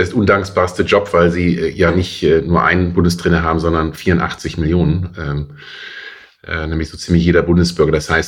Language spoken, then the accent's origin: German; North Rhine-Westphalia, Germany; Ach, ich muss gestehen, ich bin in der Nähe von Köln aufgewachsen, bin erster FC Köln-Fan